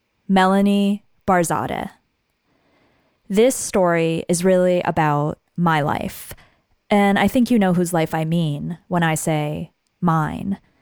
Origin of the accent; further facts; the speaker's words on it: United States; My parents are Iranian, and I am American.